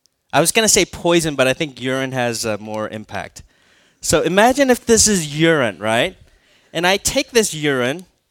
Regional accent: Minnesota, United States; like when I had a dog growing up in Minnesota in high school, like I used to walk him, right?

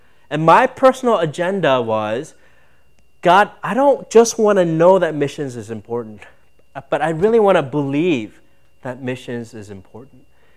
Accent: Minnesota, United States; also born or lived in Michigan; When I was growing up in Minnesota, I saw poor people, right?

